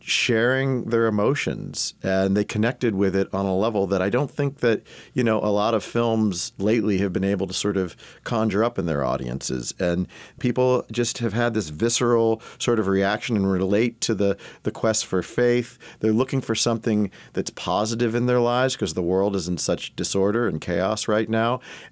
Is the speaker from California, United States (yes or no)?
no; New Smyrna Beach, Florida, United States; For me, I grew up in New Smyrna Beach, and we were the only Jewish family in town. So that was isolating to begin with.